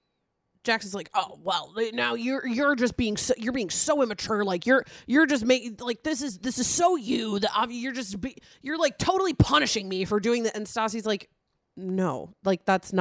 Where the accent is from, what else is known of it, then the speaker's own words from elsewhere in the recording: Midwest, United States; now in Los Angeles, United States; I grew up in the Midwest and I knew about gay